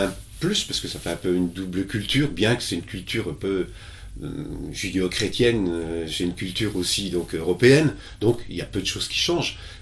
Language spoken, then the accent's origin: French; Montbéliard, Bourgogne-Franche-Comté, France; also born or lived in Pontarlier; je suis né donc à Pontarlier et ensuite j'ai un peu bougé. Mes parents se sont déplacés un peu plus bas du côté de Montbéliard.